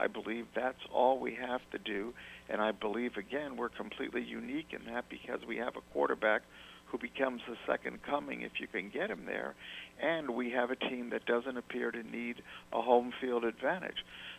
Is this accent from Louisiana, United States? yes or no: no; Bay Shore, New York, United States; I grew up in Bayshore